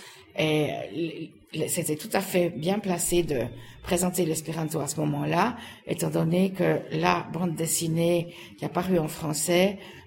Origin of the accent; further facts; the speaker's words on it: Switzerland; Voilà, alors je viens de Suisse